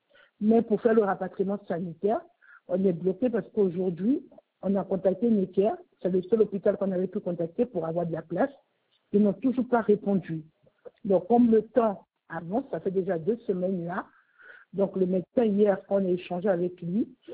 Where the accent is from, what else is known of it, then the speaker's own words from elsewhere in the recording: France; now in Côte d'Ivoire; Oui, parce qu'on vit en Côte d'Ivoire. On est français, mais on vit à l'étranger.